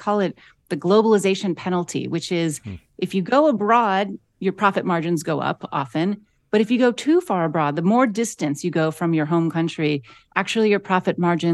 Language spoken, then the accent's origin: English; Akron, Ohio, United States; I grew up in Akron, Ohio, and that's definitely a place that has suffered a lot in the last 30, 40 years.